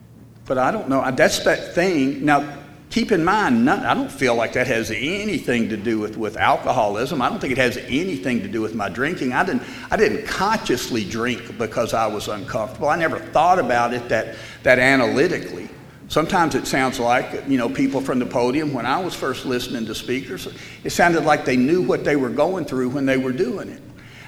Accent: Smyrna, Tennessee, United States; I grew up in Smyrna, Tennessee, which is just outside of Nashville. And I'm a middle-class family.

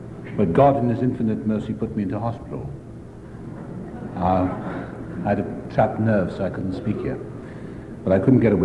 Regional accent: Wales, United Kingdom; born there; I was born in South Wales.

